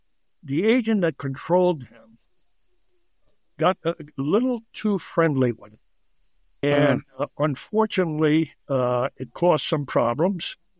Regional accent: Canada; I got a Canadian passport. I'm a Canadian.

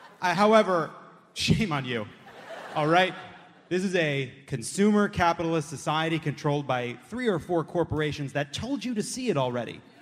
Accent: California, United States; I come from California, which is a high-tax state.

